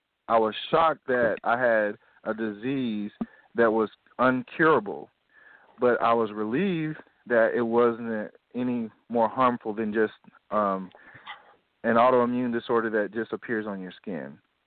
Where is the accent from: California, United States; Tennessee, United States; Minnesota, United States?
Tennessee, United States; Nashville; I'm from Nashville, Tennessee. I'm 41 years old, father of four